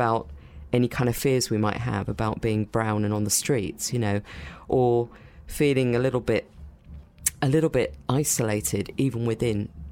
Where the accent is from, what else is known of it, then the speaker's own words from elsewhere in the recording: United Kingdom; born there; which felt completely natural for me as a British-born Indian.